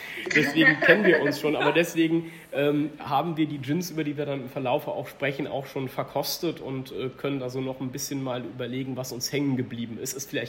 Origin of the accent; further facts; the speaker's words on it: Cologne, North Rhine-Westphalia, Germany; Ich bin heute mal wieder in Köln unterwegs, in meiner Heimat